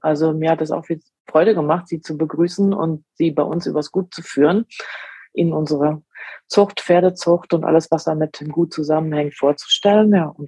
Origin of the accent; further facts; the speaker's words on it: North Rhine-Westphalia, Germany; born there; Ja, also wir kommen ja eigentlich aus Westfalen gebürtig, sind mein Mann und ich aus Westfalen, haben beruflich bedingt schon verschiedene Stationen in Deutschland durchlaufen.